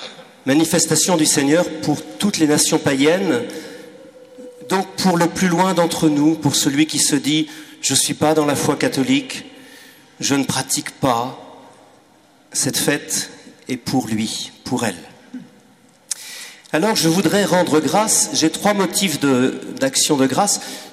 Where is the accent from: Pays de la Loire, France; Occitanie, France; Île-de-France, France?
Pays de la Loire, France; Les Herbiers; je suis né à Chavagne-en-Payet, scolarisé aux Herbiers.